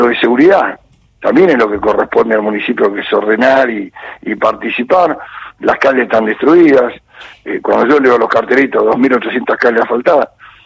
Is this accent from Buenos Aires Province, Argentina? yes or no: yes; Lanús, Buenos Aires Province, Argentina; born there; yo nací en Lanús, voy a vivir toda mi vida acá.